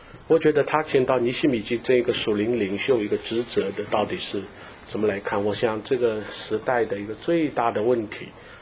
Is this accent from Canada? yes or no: no; Shanghai, China; 我们上海人叫白糖砒霜